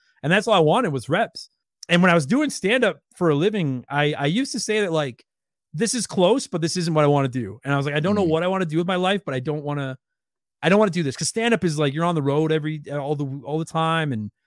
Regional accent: Canada; I'm proud Canadian.

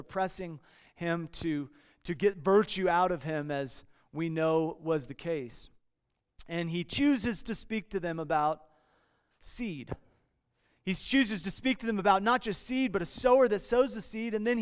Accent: Iowa, United States; now in Los Angeles, United States; I grew up in Iowa, and I grew up working on a farm and gardening, and so when we're in LA County

